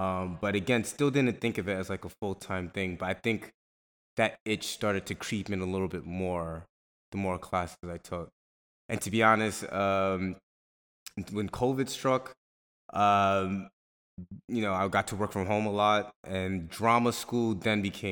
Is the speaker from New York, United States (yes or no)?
yes; Brooklyn, New York, United States; born and raised in Brooklyn, New York.